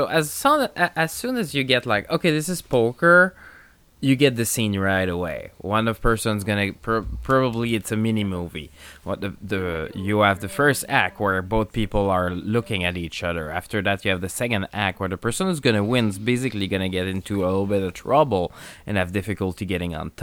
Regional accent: United States; because I'm so American

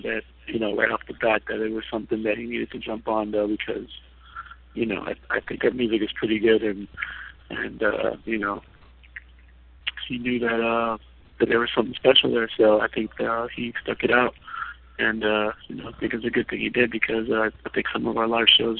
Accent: New York, United States; We're from New York.

